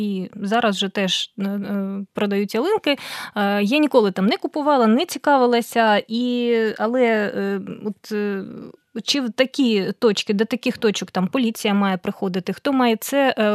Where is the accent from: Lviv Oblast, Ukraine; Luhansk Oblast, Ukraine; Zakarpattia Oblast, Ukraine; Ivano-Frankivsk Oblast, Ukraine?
Luhansk Oblast, Ukraine; я сама з Луганщини, і у нас сосни ростуть. Ялинок у нас, ну, таких, щоб купити десь, ну, в моєму місті маленькому, такого не було.